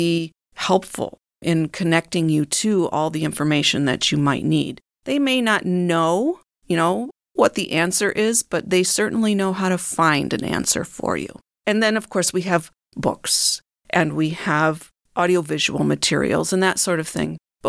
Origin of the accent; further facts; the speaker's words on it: Port Huron, Michigan, United States; I grew up in Port Huron. I went to Port Huron schools. I went to Port Huron Northern. This is my home